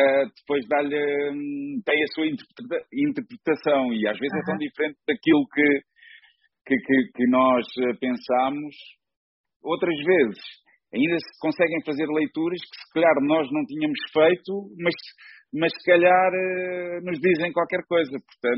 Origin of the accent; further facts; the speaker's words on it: Almada, Setúbal, Portugal; moved away as an adult; now in Lisbon, Portugal; eu sou de Almada, não é? Cresci em Almada e fiz-me homem em Almada, mas pai, há cerca de... 12 anos, mudei-me para Lisboa e comecei a fazer a minha vida em Lisboa